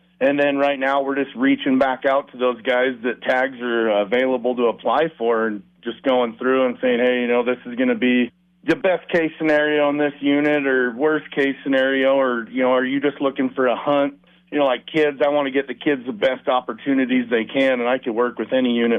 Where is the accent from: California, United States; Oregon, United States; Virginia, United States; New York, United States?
Oregon, United States; Sunriver; I'm from Central Oregon. We grew up on a ranch there just outside of Sun River, Oregon.